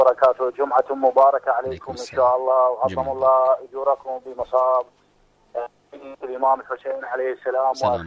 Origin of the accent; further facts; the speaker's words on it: Iraq; هذا شرف لنا احنا كعراقيين